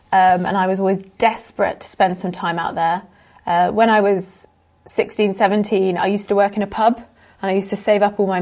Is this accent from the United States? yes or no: no; East of England, United Kingdom; now in England; So I'm from Bedfordshire. A little village. I grew up there. And then I went to university in London and Spain. And now I'm in Cambridgeshire.